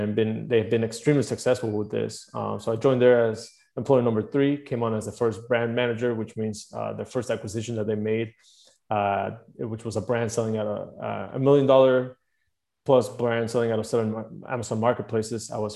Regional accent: Mexico; now in Playa del Carmen, Mexico; I was born and raised in Mexico.

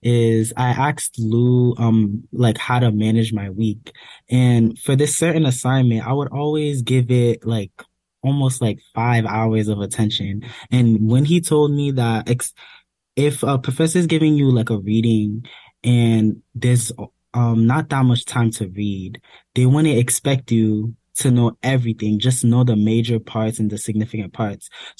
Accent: Haiti; I'm from Haiti.

